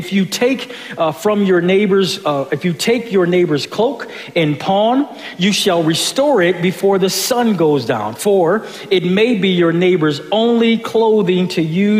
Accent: Buffalo, New York, United States; I grew up in Buffalo, as I said.

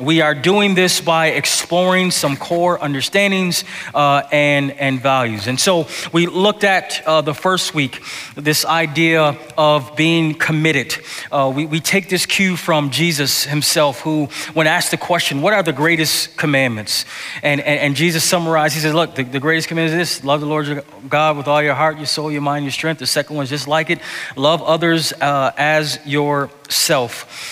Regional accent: Buffalo, New York, United States; Unlike my hometown Buffalo Bills or some of your Some of you Browns fans

